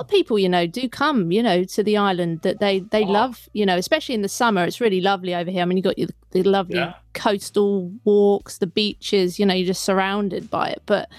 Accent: South East England, United Kingdom; Funnily enough, I'm originally from the Isle of Wight, so I'm actually on the Isle of Wight right now.

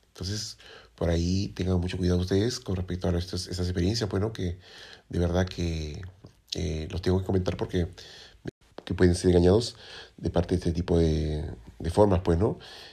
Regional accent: Spain; en ese momento yo le llamé la atención porque yo soy español, ¿no?

